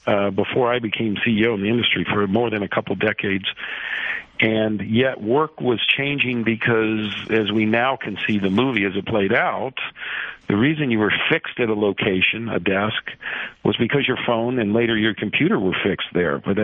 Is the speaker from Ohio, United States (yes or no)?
yes; Ohio, United States; We came from Ohio. We were married my senior year. We grew up together.